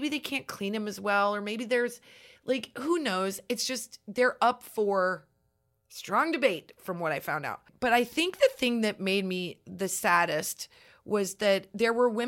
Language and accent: English; Nebraska, United States; And what I used to know growing up in Nebraska of being like, you went to the mall.